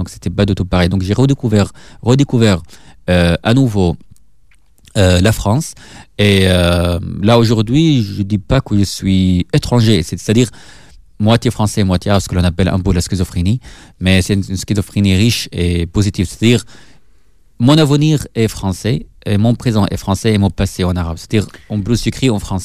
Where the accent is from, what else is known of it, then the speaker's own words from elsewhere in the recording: Syria; French is a second language; D'abord, il entend mon accent, il me disait vous êtes d'où? Je vous disais de la Syrie.